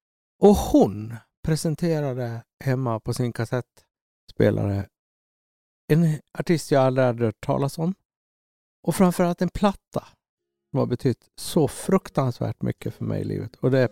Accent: Orsa, Dalarna County, Sweden; mina idoler när jag växte upp i Orsa. Det var ju naturligtvis

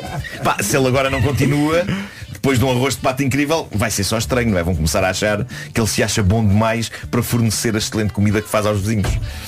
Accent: Lisbon, Portugal; foi no prédio em que eu cresci em Benfica.

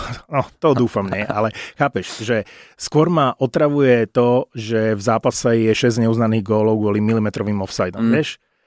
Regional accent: Prešov, Prešov Region, Slovakia; tak ja som z Prešova

